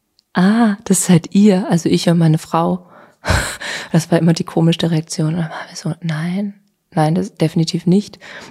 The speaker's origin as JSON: {"language": "German", "region": "Vienna", "country": "Austria", "tie": "born or raised there", "said": "Ja, weil Wien doch meine Heimat ist und ich mich sehr wohl gefühlt habe."}